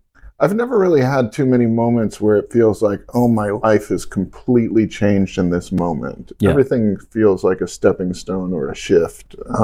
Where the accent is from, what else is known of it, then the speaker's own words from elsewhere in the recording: Hawaii, United States; I grew up on Maui, and I have really no cultural connection to a kid growing up in Queens who has spider powers